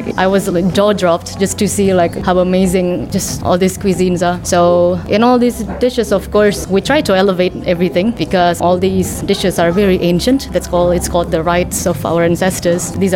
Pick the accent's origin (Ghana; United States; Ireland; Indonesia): Indonesia; Jakarta; English is a second language; I am a cook from Indonesia, Jakarta to be precise.